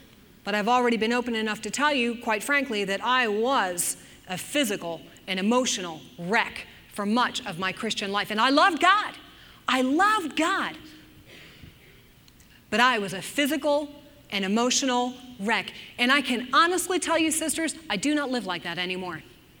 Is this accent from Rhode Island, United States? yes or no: no; New Jersey, United States; I grew up in a very industrial region of the country. I grew up in New Jersey, and so you've got New York City, Philadelphia, and Baltimore all surrounding us.